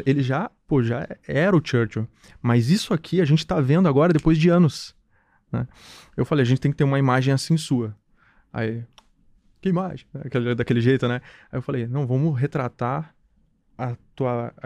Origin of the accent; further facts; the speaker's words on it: Porto Alegre, Rio Grande do Sul, Brazil; born there; also born or lived in Barreiras; nasci em Porto Alegre, mas morei lá.